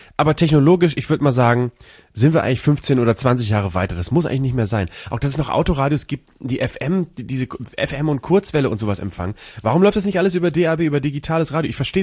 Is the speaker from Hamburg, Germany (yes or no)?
yes; Hamburg, Germany; Hamburg ist meine Heimat